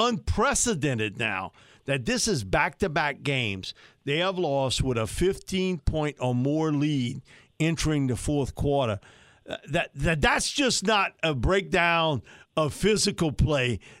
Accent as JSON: {"language": "English", "region": "Louisiana", "country": "United States", "tie": "born or raised there", "said": "But growing up in Louisiana and watching what's happening in Atlanta right now"}